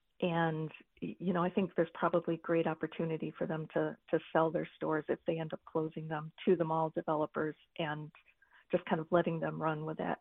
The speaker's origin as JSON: {"language": "English", "town": "Detroit", "region": "Michigan", "country": "United States", "tie": "born or raised there", "said": "Of course, I grew up in Metro Detroit, and I remember when Lakeside and Fairlane both opened."}